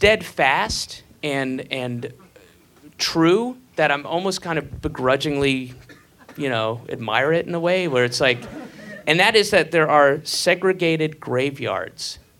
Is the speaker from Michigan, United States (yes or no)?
no; Georgia, United States; And I grew up in the South, you know, there's a lot of racism there. And I grew up outside of Atlanta and then moved from there to Boston.